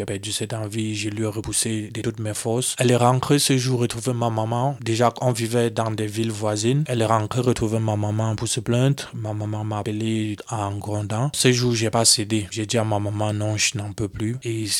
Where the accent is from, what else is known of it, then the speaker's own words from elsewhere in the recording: West, Cameroon; je viens du Cameroun, plus précisément de l'Ouest Cameroun. J'ai 31 ans